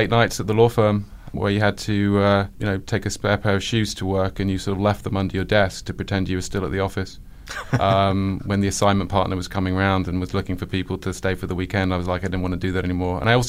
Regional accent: Barnet, London, United Kingdom; moved away as an adult; now in New York, United States; Yes, I've been there 18 years. I grew up in London, North London, a place called Barnet. Went to school there, went to college there.

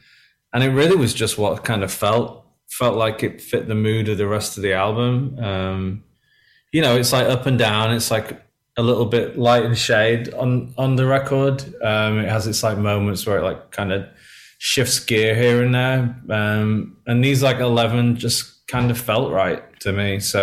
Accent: England, United Kingdom; now in New York, United States; And, you know, obviously I'm English, so it's like an adopted home for me.

